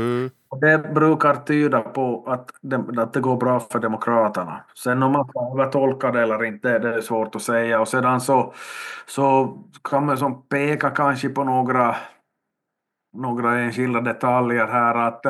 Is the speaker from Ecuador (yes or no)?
no; Finland; jag menar som finländare